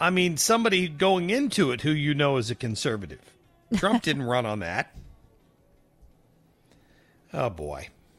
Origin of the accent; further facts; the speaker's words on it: St. Louis, Missouri, United States; finds out we're from St. Louis, and he brings up he wants to talk about the Mike Brown case